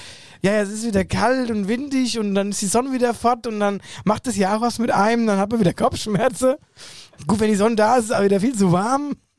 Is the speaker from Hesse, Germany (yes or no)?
yes; Niederwöllstadt, Hesse, Germany; Also in Niederwöllstadt, in Wöllstadt, in meiner Heimatgemeinde